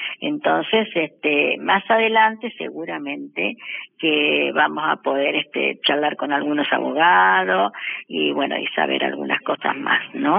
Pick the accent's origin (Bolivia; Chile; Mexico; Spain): Chile; now in Argentina; yo soy chilena